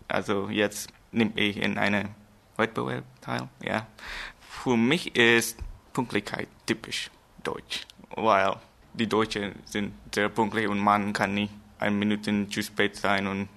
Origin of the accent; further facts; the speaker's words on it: Jakarta, Indonesia; German is a second language; ich komme aus Jakarta, Indonesien. Und ich bin jetzt 17 Jahre alt. Ich war 1979 geboren.